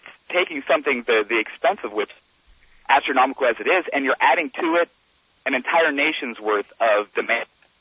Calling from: Johnstown, Pennsylvania, United States; I'm calling from Johnstown, PA, you know, John Murtha country through

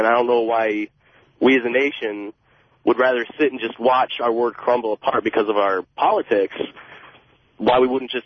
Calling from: Livonia, Michigan, United States; I'm calling from Livonia.

